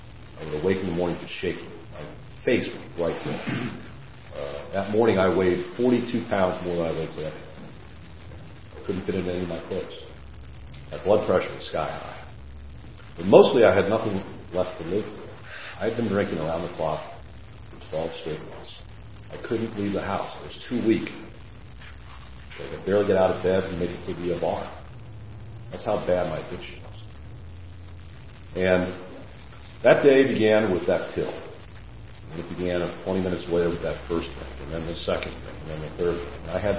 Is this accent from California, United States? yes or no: yes; San Francisco, California, United States; So I was born in San Francisco, downtown, and I was born to a relatively poor family.